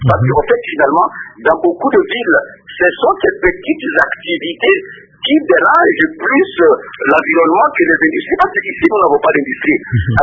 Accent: DR Congo; chez nous, à RDC

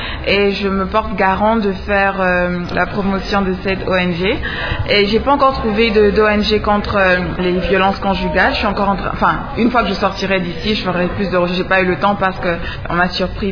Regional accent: DR Congo; je suis congolaise

